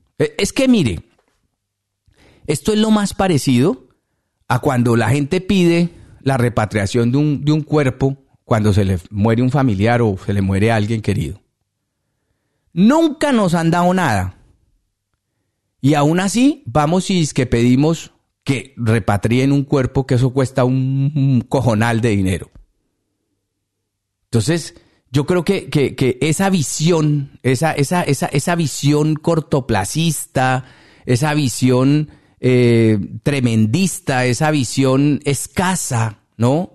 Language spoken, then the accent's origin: Spanish; Colombia; como colombiano en el exterior